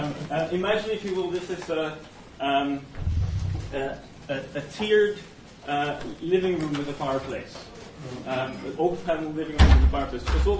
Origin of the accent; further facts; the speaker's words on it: Norway; accent: Norwegian; so you don't have to spend the entirety of the next hour and 10 minutes trying to place my Norwegian accent.